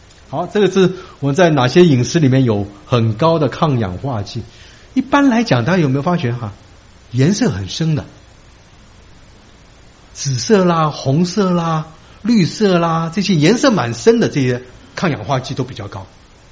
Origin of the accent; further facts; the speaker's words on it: China; 说我们中国人西红柿炒蛋就是很好来吸收番茄里面的胡萝卜素的这种做的方法。